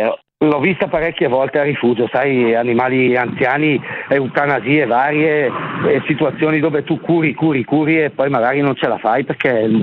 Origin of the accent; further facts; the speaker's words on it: Lovere, Lombardy, Italy; io sono di Lovere sul lago di Seo, in provincia di Bergamo.